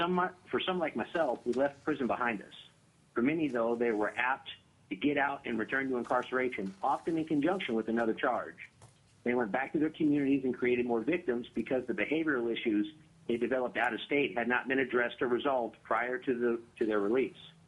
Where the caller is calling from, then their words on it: Casa Grande, Arizona, United States; I am representing myself. I'm calling from Casa Grande, Arizona, but I was a formerly incarcerated prisoner in the state of Alaska from 1994 to 2019.